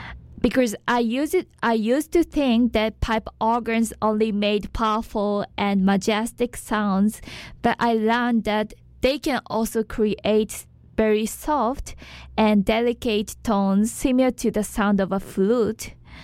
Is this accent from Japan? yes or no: yes; Japan